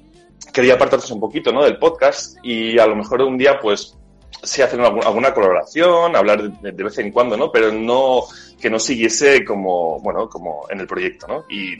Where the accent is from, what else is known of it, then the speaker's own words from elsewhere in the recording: Catalonia, Spain; los que somos de Cataluña mamamos mucho lo que es la televisión catalana, el TV3, K3.